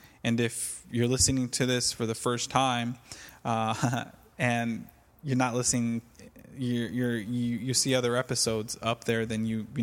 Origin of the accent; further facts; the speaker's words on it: California, United States; Where the heck am I from? I am from California. I reside in Santa Clara, California, which is close to San Jose.